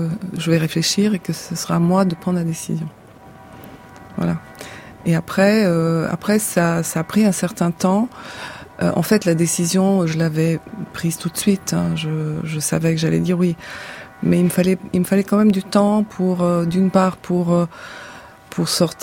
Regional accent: Bulgaria; moved away as an adult; j'ai quitté la Bulgarie à 30 ans, j'étais pas un personnage public

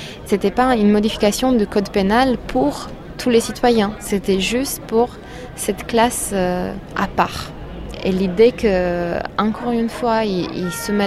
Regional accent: Romania; j'ai 31 ans, je suis roumaine, je travaille dans une librairie française à Bucarest

